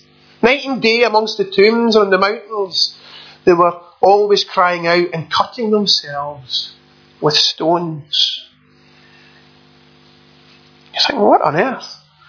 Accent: Clydebank, Scotland, United Kingdom; It's a wee bit like me being called a Glaswegian, even though I come from a wee town called Clydebank, just a few miles away from the city centre.

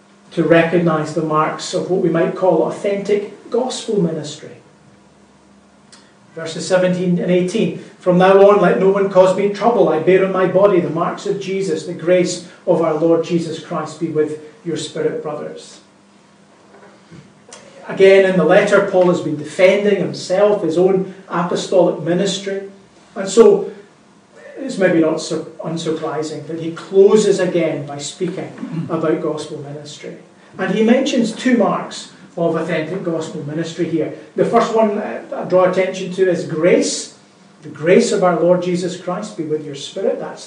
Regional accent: Scotland, United Kingdom; Where I grew up in Lanarkshire, we lived not far from the Clyde Valley.

